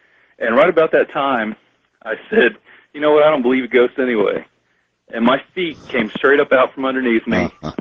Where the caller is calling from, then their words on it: Arkansas City, Kansas, United States; I'm calling from Ark City, Kansas. I listen to you on 98.7 KFH.